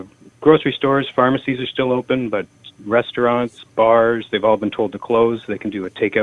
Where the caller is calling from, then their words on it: Toronto, Ontario, Canada; I'm calling from Etobicoke, which is Toronto, Canada.